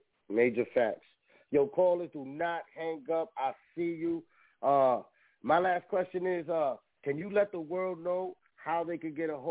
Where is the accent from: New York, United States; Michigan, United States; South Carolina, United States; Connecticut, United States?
New York, United States; Bronx; I'm from the Bronx, man. I'm out in the Midwest right now, though.